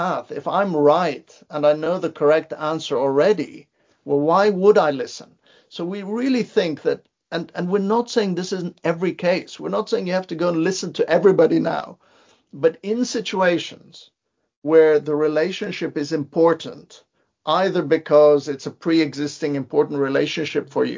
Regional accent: Beirut, Beirut Governorate, Lebanon; I grew up in Beirut, Lebanon. You know, the time that I was growing up there, it was a war zone.

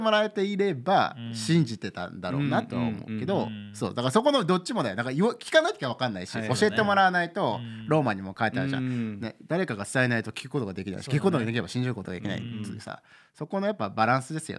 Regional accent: United States; なんか自分もやっぱアメリカで育ってるから

